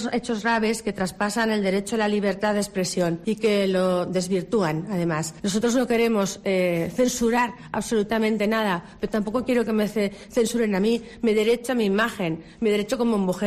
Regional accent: Huesca, Aragon, Spain; soy de Huesca, faltaría más, ¿verdad?, no poder caminar por mi ciudad.

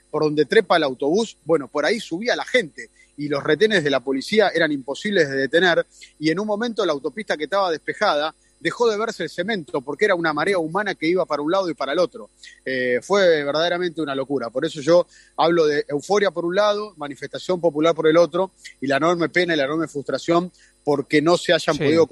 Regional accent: Argentina; Quizás, siendo argentino, si yo esto lo digo en mi país, sueno antipatria

